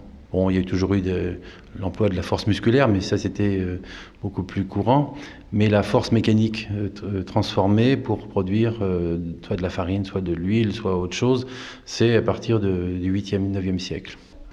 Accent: Sévéraguet, Occitanie, France; j'ai une famille meunière. Je suis originaire de Sévéraguet, donc j'ai 200 ans de meunerie derrière moi

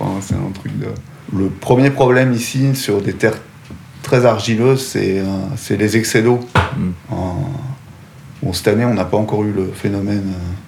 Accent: Belgium; Je suis originaire de Belgique.

